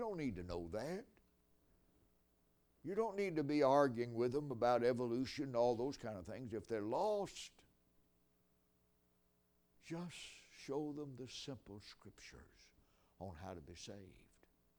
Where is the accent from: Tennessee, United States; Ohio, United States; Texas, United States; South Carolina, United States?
Tennessee, United States; One of them was from my home state of Tennessee.